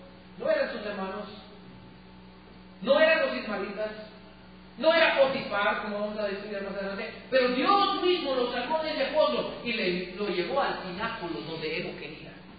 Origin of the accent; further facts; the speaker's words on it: United States; En mi país, en los Estados Unidos, hace muchos años